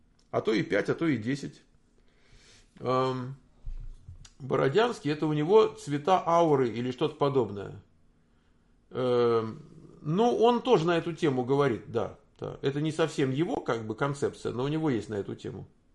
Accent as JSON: {"language": "Russian", "region": "Moscow", "country": "Russia", "tie": "born or raised there", "moved": "as an adult", "lives_now": "Sunnyvale, United States", "said": "Я из Москвы. Там родился, там жил. В 34 года переехал. Вот ровно полжизни назад. Вот мне сейчас 68. А в 34 переехал. А в Штатах мы в Кремниевой долине. Живем в городе Саннивейл."}